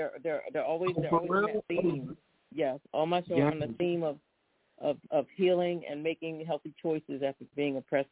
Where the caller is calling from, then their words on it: Philadelphia, Pennsylvania, United States; calling from Philadelphia.